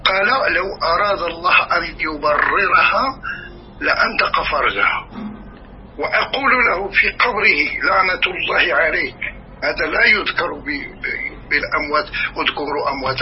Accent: Morocco; لم أرى مثل هذا الضل عندنا في المغرب، عشت 60 سنة

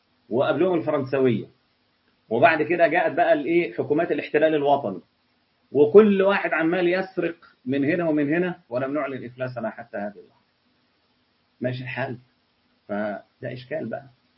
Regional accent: Egypt; يعني لو قيل لي وأنا مصري إلى من تنتمي

